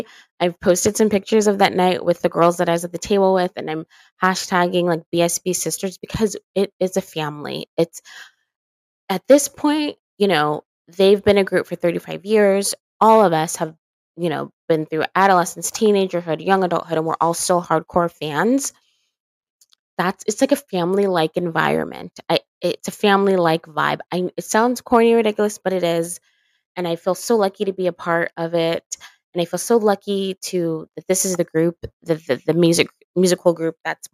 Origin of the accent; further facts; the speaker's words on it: California, United States; Like, me and another girl, Ashley, we're both from California.